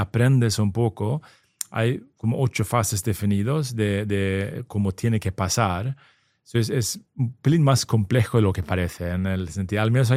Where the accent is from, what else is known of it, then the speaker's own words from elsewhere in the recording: Sweden; Spanish is a second language; now in Spain; primero soy sueco, no soy andaluz. Y ya llevo más de 20 años aquí.